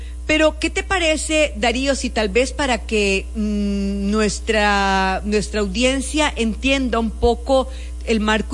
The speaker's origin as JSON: {"language": "Spanish", "country": "Costa Rica", "said": "Porque hay algo que nosotros como costarricenses nos cuesta entender."}